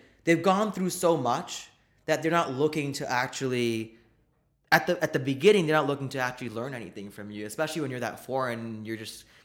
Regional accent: New Jersey, United States; I mean, I'm from New Jersey, which is where Browntown Central is.

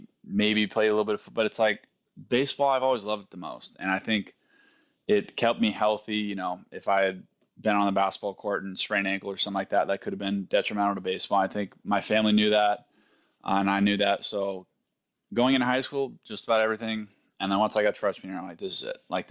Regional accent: Arizona, United States; I grew up playing baseball in Arizona, so this is kind of an environment I'm used to a little bit.

